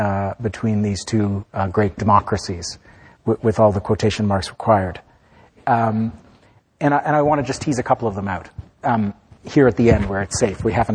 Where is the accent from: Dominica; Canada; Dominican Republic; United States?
Canada; which as a Canadian who was covering the elections at the time, I felt a great kinship.